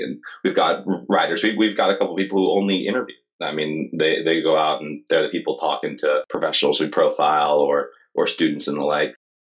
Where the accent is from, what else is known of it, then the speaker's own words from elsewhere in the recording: Florida, United States; I'm really passionate about Florida. I grew up here. I was born here. It's a state of extremes, and I enjoy talking about it.